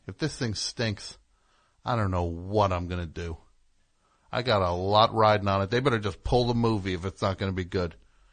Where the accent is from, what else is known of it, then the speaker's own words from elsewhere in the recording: New Jersey, United States; He is from New Jersey. I am from New Jersey.